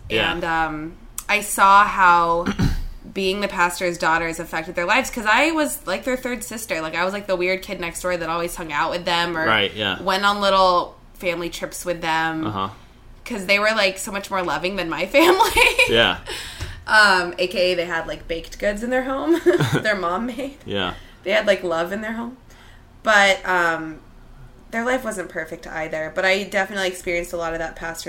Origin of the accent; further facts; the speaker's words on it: Canby, Oregon, United States; Or just, like, growing up in Oregon even was, like, a very religious town that I grew up in. Canby, Oregon.